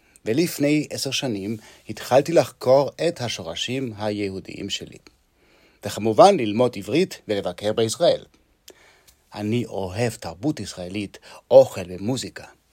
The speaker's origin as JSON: {"language": "Hebrew", "town": "Madrid", "region": "Community of Madrid", "country": "Spain", "tie": "born or raised there", "second_language": "Hebrew", "moved": "yes", "lives_now": "Munich, Germany", "said": "ואני שחקן. עכשיו, אני גר במינכן, אבל נולדתי וגדלתי במדריד ספרד."}